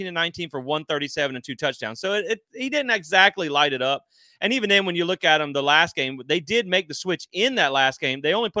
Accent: Georgia, United States; I am from Brantley County, so shout out to you if you actually know if you are from Hoboken in Brantley County. So we used to probably be neighbors.

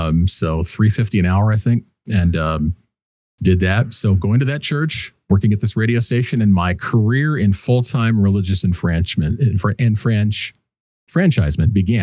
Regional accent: Michigan, United States; I grew up in Michigan, Southern Michigan, and I had a buddy of mine.

